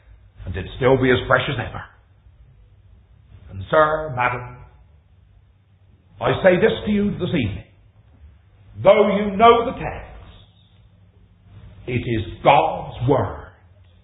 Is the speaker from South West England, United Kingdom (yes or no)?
yes; South West England, United Kingdom; accent: West Country; I come, as you can tell by my tongue, from the West Country of England. Let me make something very clear. I am not an American. I am an Englishman.